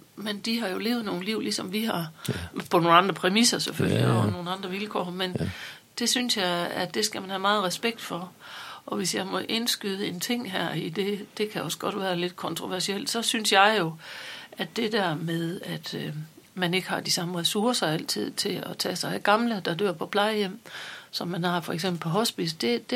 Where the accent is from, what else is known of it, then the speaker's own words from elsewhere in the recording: Struer, Central Denmark Region, Denmark; Så jeg boede i Struer og gik i skole i Struer og blev student i Struer.